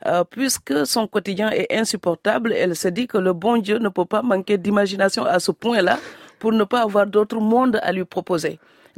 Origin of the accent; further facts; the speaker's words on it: Niodor, Fatick, Senegal; born there; Et l'île de Sangomar est un ancien lieu de culte en face de mon village natal d'ailleurs.